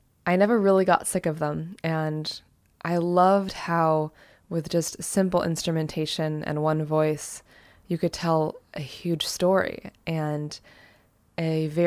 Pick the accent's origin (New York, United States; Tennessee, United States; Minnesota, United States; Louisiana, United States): New York, United States; New York City; I grew up in New York City, and we would go on these drives to get out of the city.